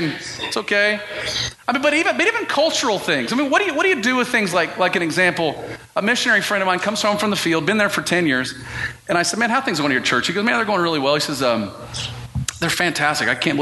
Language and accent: English; Dallas, Texas, United States; I grew up in the South, right, which is the Bible Belt. I grew up in the belt buckle of the Bible Belt, Dallas, Texas.